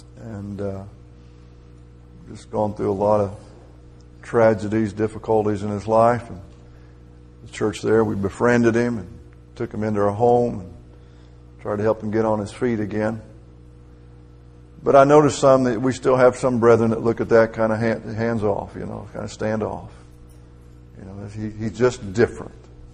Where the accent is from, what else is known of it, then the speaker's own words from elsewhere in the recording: Indiana, United States; now in Alabama, United States; I grew up in Indiana. And Purdue and Indiana, that was a rivalry in basketball.